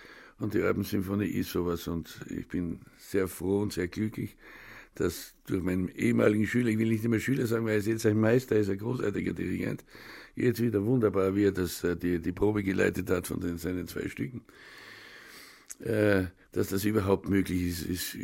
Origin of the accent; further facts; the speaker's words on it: Badersee, Bavaria, Germany; Ich bin in den Bergen aufgewachsen. Ich bin in Badersee geboren und aufgewachsen.